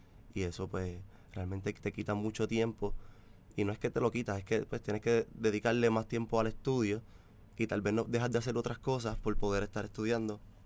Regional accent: Cidra, Puerto Rico; Sí, pues yo soy del pueblo de Sidra.

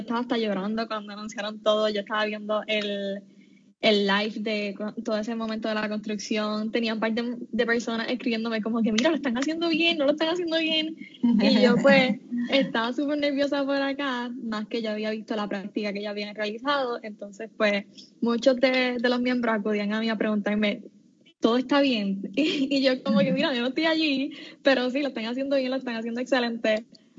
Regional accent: Puerto Rico; lo que nosotros quisimos plantear como puertorriqueños

